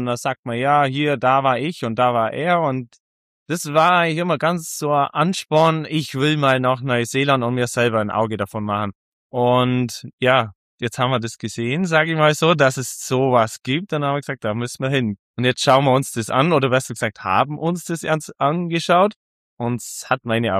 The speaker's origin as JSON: {"language": "German", "region": "Bavaria", "country": "Germany", "said": "genau. Ich komme aus Bayern, besser gesagt im Allgäu, eigentlich mittendrin, sage ich mal so, überall ein kleiner Grenzgänger."}